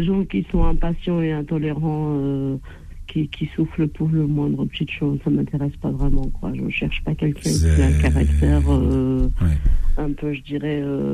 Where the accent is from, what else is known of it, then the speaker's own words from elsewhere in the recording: Sevran, Île-de-France, France; moi, je suis de Sevran, le Ricard de Sevran, à Saint-Denis.